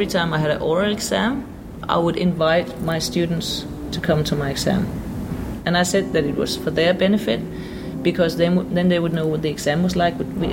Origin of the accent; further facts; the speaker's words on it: Denmark; when I was a child, I grew up in Denmark